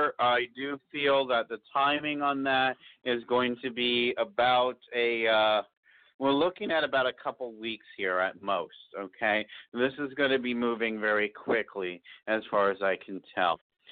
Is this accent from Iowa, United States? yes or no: no; West Palm Beach, Florida, United States; born there; now in Georgia, United States; Oh, wow. I was born in West Palm Beach.